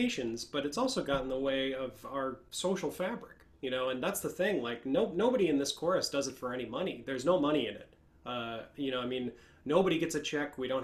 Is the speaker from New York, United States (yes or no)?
yes; New York, United States; now in Nashville, United States; I'm a New Yorker transplanted to Nashville, a choral musician.